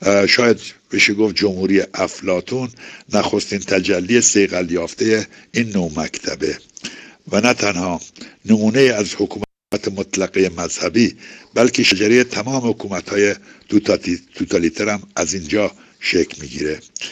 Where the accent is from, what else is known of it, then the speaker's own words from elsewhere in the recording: Afghanistan; ما افغان هستیم، برادر هستیم، برابر حقوق هستیم